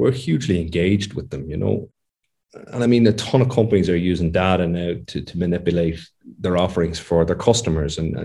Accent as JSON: {"language": "English", "town": "Skerries", "region": "County Dublin", "country": "Ireland", "tie": "born or raised there", "said": "I'm from Skerries. I'm reared in Skerries. I have huge ties to the community in Skerries here."}